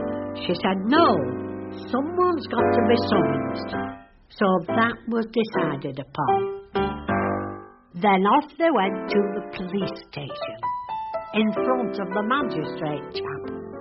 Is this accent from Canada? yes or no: no; North West England, United Kingdom; accent: Lancashire; I mean, I don't speak Lancashire dialect very well, but of course you can tell I'm from Lancashire.